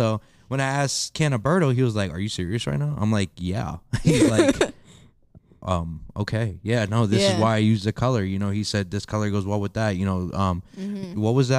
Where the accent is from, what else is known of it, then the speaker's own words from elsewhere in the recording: Pennsylvania, United States; Like, I am from the Poconos. I was born there. Okay. But I've been there since the second grade.